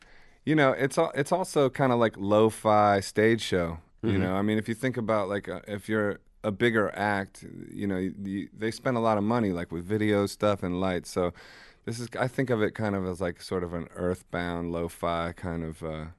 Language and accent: English; Ohio, United States; But I'm from Ohio, so I walked in, you know, here in my sandals and shorts.